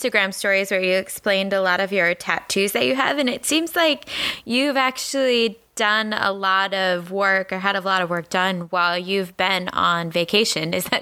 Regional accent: Michigan, United States; I'm originally from the Mitten and I have a few friends that are photographers in the state.

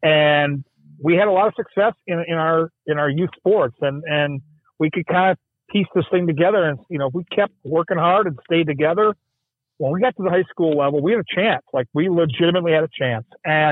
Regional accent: Minnesota, United States; Anyway, as a hockey player growing up in Minnesota, you quickly realize how special the tournament is

